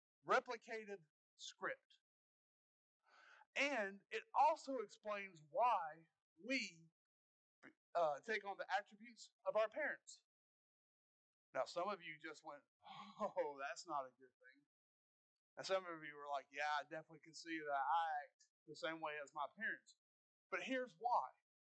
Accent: the South, United States; accent: Southern; I noticed that my Southern accent wasn't quite as strong as it used to be.

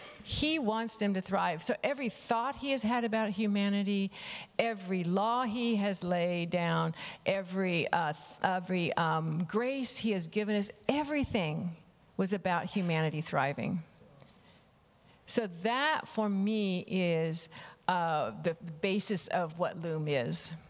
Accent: United States; I'm American, middle class, white person in the U.S.

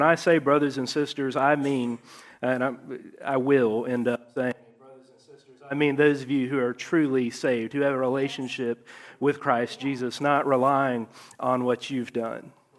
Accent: Georgia, United States; moved away as an adult; I was born in Atlanta, just outside of Atlanta. You don't know where I'm from. I'm not going to say it. But just outside of Atlanta, I grew up there. I left when I was 21.

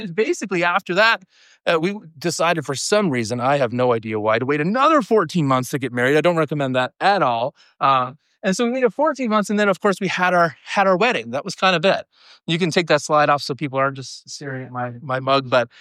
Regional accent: Newfoundland and Labrador, Canada; But of course, I'm a Newfoundlander.

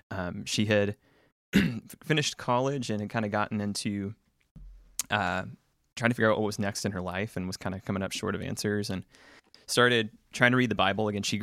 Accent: Memphis, Tennessee, United States; also born or lived in Nashville; So I'm from Memphis. I'm from Memphis, Tennessee. Which is about as far in the bottom left corner of Tennessee as you can get without being in Mississippi or Arkansas. Was born there, grew up there, went to college in Nashville for a little while

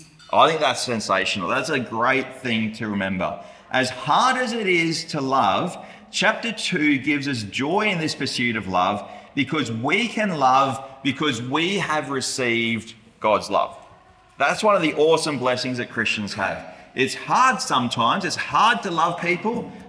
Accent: Brisbane, Queensland, Australia; Slips out, I'm from Brisbane, we're a little bit slower there.

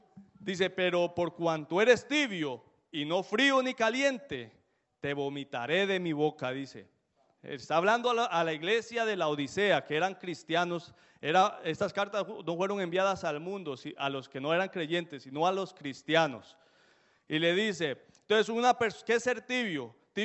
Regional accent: Costa Rica; Allá en mi país, en Costa Rica, es muy frío, donde nosotros vivimos es campo, y allá no teníamos duchas como aquí

